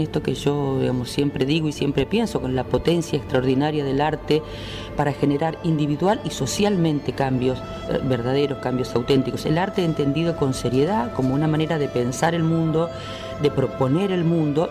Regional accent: Argentina; no hablo de nosotros como argentinos, aunque también estamos orgullosos de ser quienes somos y a veces avergonzados.

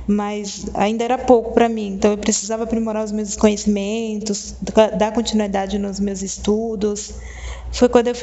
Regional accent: Itiruçu, Bahia, Brazil; moved away as an adult; now in São Paulo, Brazil; eu tenho 29 anos e sou casada. Eu sou natural de Itiruçu, é uma cidade pequena do interior da Bahia. Em 2006 eu vim para São Paulo, né, assim que concluí o meu ensino médio

